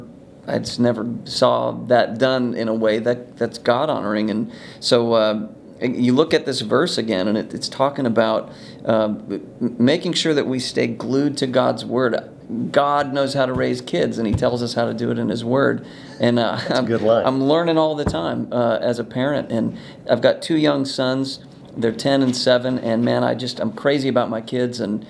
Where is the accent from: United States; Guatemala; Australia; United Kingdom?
United States; Alaska; Yeah, I grew up in Alaska.